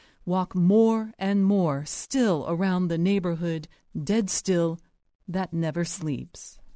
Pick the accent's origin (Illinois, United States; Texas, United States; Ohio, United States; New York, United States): Ohio, United States; Columbus; I'm from Columbus